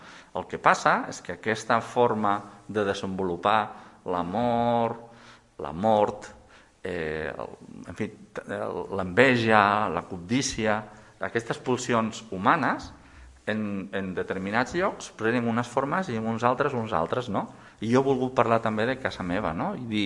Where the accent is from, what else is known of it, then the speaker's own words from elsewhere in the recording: Catalonia, Spain; Jo sóc bastant nacionalista empordanès, en el sentit de que, i molt gironí, però molt empordanès.